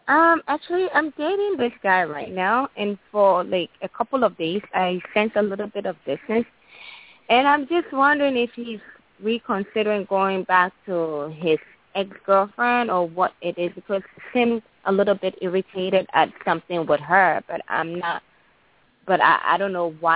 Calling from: Chicago, Illinois, United States; calling from Chicago, Illinois.

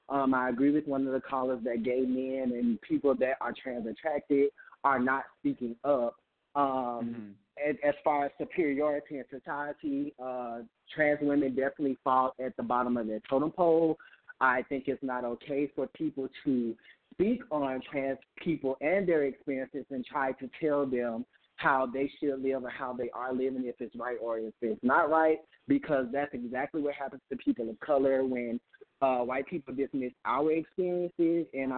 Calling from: New York, United States; I'm calling from New York.

